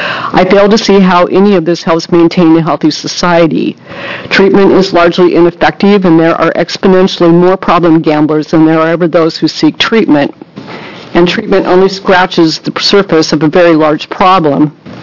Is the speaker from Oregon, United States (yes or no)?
yes; Portland, Oregon, United States; I'm from Portland, Oregon.